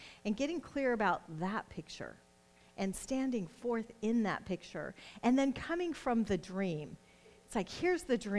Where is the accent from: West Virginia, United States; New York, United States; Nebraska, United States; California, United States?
Nebraska, United States; I am from Nebraska. Woohoo! Go Cornhuskers! My dad was a farmer, so he would plant.